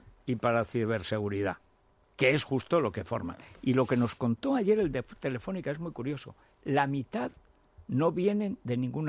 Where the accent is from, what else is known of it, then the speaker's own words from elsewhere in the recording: Teruel, Aragon, Spain; No, vengo de Teruel con un vigor natural.